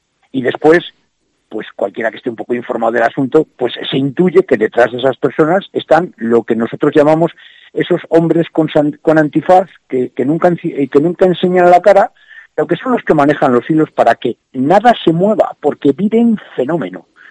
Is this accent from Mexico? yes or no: no; Zamora, Castile and León, Spain; nosotros, que somos zamoranos, que todos tenemos trabajo, y que aquí tenemos nuestras familias, aunque nuestros jóvenes muchos están fuera